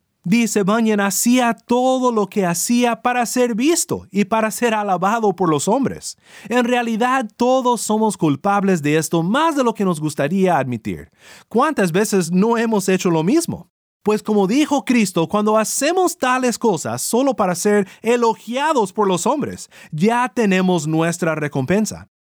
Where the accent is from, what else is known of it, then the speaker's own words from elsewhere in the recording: Sinaloa, Mexico; Pienso que voy bien y luego volteo totalmente perdido, norteado, como decíamos en mi pueblo en Sinaloa